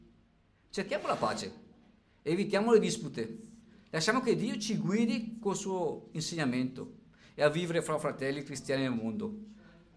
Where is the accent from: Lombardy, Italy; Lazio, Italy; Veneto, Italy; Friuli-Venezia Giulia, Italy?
Lombardy, Italy; da bergamasco duro quanto sono, non mollo.